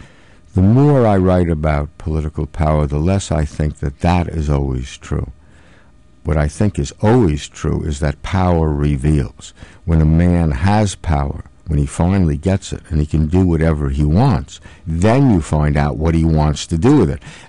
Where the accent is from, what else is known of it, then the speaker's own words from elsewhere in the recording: New York, United States; accent: New York; I'm from New York. You can perhaps tell that from my accent. There's nothing I can do about it.